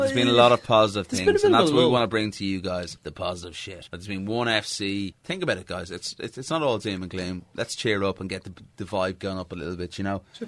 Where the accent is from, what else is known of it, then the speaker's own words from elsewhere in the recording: Churchtown, Leinster, Ireland; And I'm actually originally from Churchtown, which is literally 5 minutes walking distance, which is pretty fucked up.